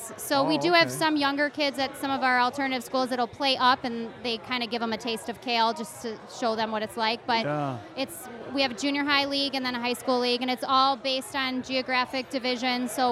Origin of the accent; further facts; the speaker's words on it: Forest Park, Illinois, United States; I'm from LaGrange, so, like, I grew up in Forest Park